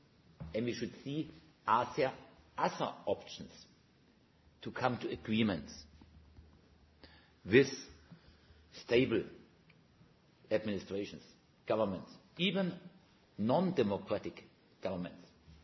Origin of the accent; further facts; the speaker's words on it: Germany; English is a second language; for my home country, Germany